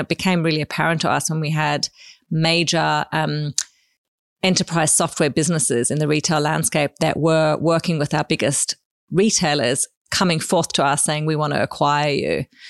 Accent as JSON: {"language": "English", "town": "Sydney", "region": "New South Wales", "country": "Australia", "tie": "born or raised there", "said": "So I grew up in Sydney"}